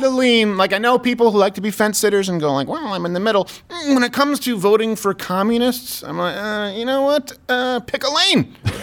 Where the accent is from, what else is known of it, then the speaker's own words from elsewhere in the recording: Montreal, Quebec, Canada; And I was raised in Montreal, which is multiculturalism, not a melting pot.